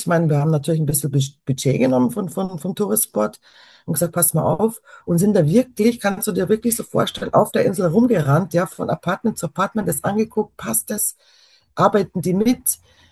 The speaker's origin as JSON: {"language": "German", "region": "Bavaria", "country": "Germany", "tie": "born or raised there", "said": "ich bin in Bayern groß geworden. Wir haben immer österreichisches Fernsehen auch gehabt"}